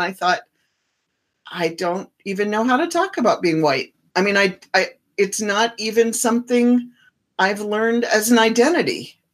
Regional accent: Appalachia, United States; I wrote about being Appalachian and fat and a lesbian and all these ways that I feel othered.

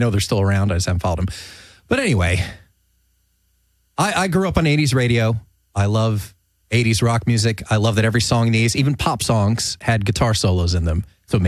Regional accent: New Jersey, United States; And one of the reasons I was very happy that I grew up in New Jersey, because New York and Philly were nearby.

